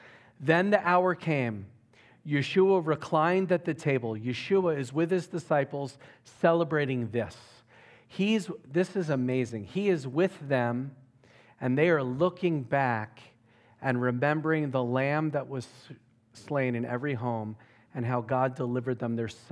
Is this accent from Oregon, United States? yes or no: no; Philadelphia, Pennsylvania, United States; I'm like, I grew up in Philly, man.